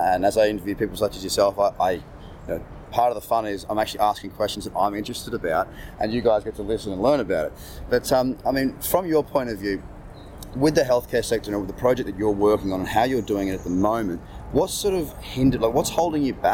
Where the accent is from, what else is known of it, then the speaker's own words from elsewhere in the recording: Sydney, New South Wales, Australia; now in New York, United States; I'm in New York now, I come from Sydney